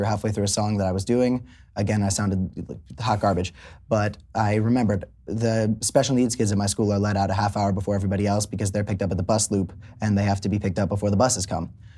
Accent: Florida, United States; So I was born in Hollywood, but Hollywood, Florida. I grew up in South Florida.

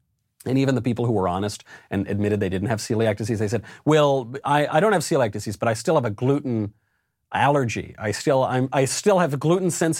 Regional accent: New York, United States; also born or lived in Los Angeles; I'm a New Yorker. This is the sort of thing that we do.

